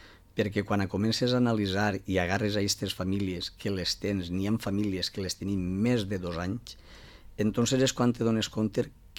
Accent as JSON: {"language": "Catalan", "town": "Vila-real", "region": "Valencian Community", "country": "Spain", "tie": "born or raised there", "said": "que això passi en el meu poble, en Villarreal, on jo pensava que tot funcionava bé"}